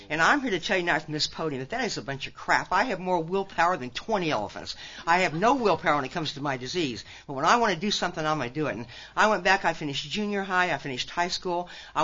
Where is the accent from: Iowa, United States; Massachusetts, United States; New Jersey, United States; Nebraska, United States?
Nebraska, United States; born or raised there